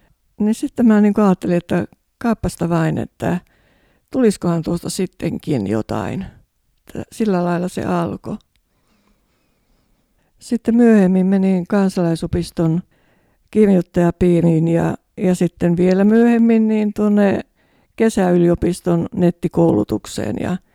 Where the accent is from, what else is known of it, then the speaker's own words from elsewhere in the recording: Toholampi, Central Ostrobothnia, Finland; born there; Olen syntynyt Toholammilla ja oli pieni perhe, isä, äiti ja minä.